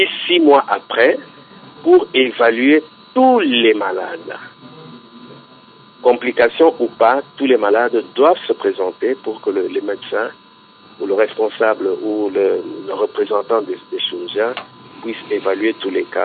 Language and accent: French; Katanga, DR Congo; pas seulement ici chez nous au Congo, dans la province du Katanga